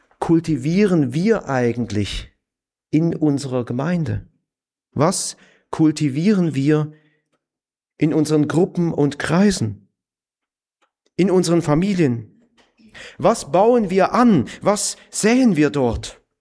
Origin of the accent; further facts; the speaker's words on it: Germany; Gut, wir sind auch Deutsche, kann man es auch nachvollziehen.